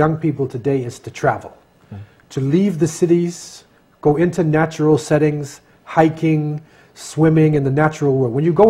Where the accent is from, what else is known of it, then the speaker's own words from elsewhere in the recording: Boston, Massachusetts, United States; I can remember when I was young, growing up in America, in Boston